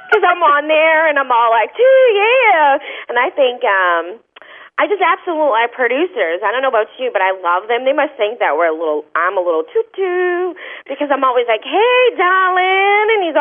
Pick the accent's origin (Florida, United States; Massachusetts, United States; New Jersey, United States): Massachusetts, United States; because my family, even though I'm from Massachusetts, my family are not well educated.